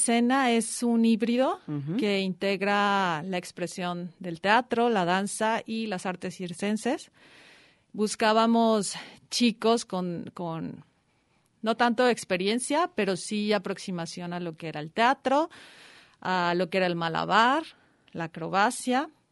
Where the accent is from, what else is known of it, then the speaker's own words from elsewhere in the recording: Nayarit, Mexico; en la zona de costa, yo soy de Nayarit